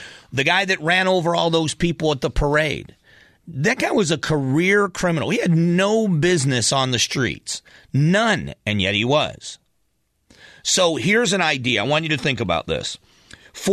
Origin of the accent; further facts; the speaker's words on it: Florida, United States; my brother is a cop in my hometown in Florida